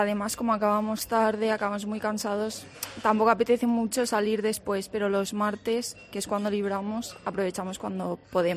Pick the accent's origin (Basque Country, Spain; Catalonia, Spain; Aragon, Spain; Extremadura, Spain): Aragon, Spain; Zaragoza; now in Galicia, Spain; se me nota bastante, además que soy de Zaragoza.